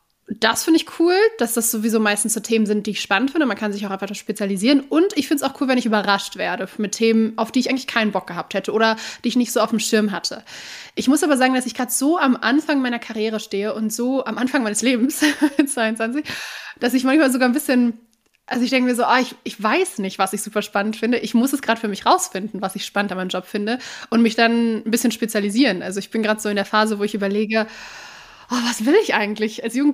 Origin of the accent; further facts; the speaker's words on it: Duisburg, North Rhine-Westphalia, Germany; born there; ach, du meinst woher ursprünglich? Ja, Duisburg, da bin ich geboren.